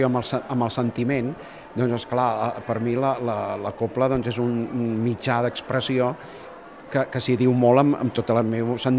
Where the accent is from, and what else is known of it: Catalonia, Spain